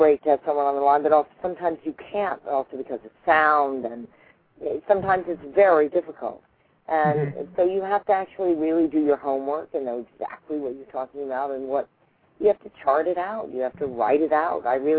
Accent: United States; But I was a little frightened of going to Cairo as an American, and I was a little wary.

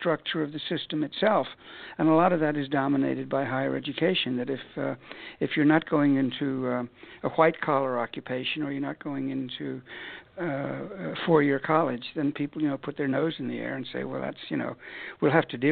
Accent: Ireland; I'm from Ireland. That's not the UK.

